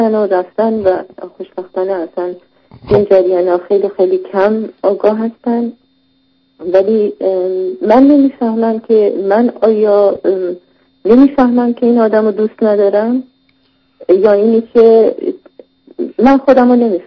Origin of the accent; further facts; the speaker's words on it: Iran; moved away; ما بعد از اینکه از ایران اومدیم بیرون، شرایط خیلی سختی بود